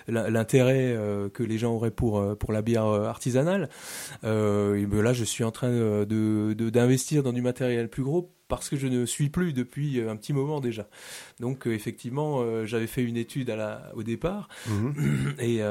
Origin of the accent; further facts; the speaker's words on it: Steinbrunn-le-Haut, Grand Est, France; Moi, je suis originaire du Tsungo. J'ai grandi à Steinbrunn-le-Haut et je me suis installé il y a 10 ans à Kösslack.